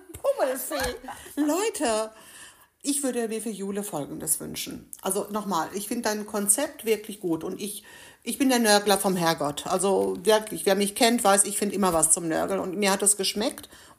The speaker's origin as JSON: {"language": "German", "country": "Greece", "said": "Nein, ich bin Griechin, hallo."}